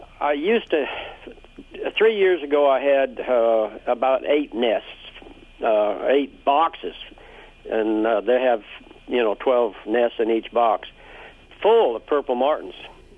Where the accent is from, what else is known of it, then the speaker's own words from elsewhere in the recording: Fishville, Louisiana, United States; also born or lived in Pollock; I'm from Pollock, actually Fishville, Louisiana, which is about 20 miles east of Alexandria.